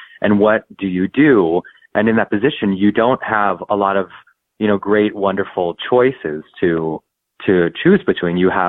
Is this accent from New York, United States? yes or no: yes; New York, United States; I live in New York and I'm from New York, and I was very involved in theater.